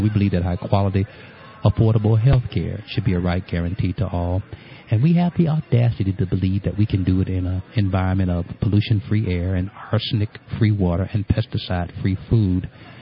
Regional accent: Illinois, United States; I'm from Illinois, and we have over 500,000 people in poverty

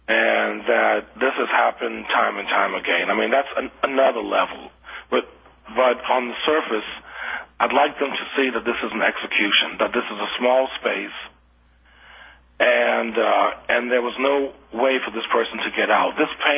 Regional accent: the South, United States; I'm from the South, so it's very easy to come up with subject matter to do things with politics and racism.

